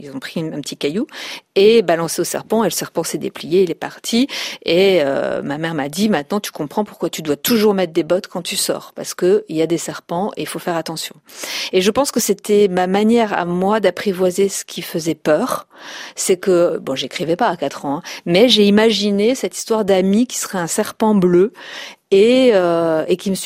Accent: Brittany, France; grandi dans la forêt de Brocéliande, donc nourrie par les chevaliers de la Table Ronde, la ville d'Is, évidemment, c'est une légende qui, chez nous en Bretagne, est très importante.

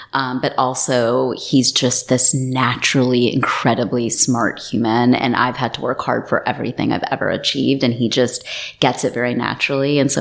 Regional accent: Texas, United States; I was born and raised in Texas, in the United States. First generation born immigrants. My parents both came over from India via Africa and then over to Texas.

